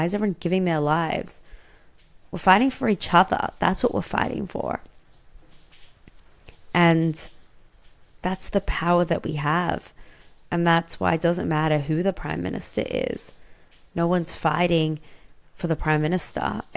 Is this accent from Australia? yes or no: yes; Sydney, New South Wales, Australia; I grew up in Sydney